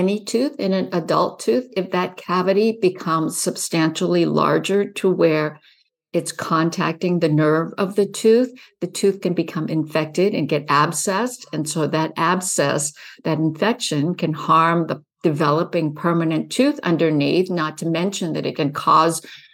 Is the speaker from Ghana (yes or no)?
no; Hong Kong; When I was growing up in Hong Kong, my brother and I were born there.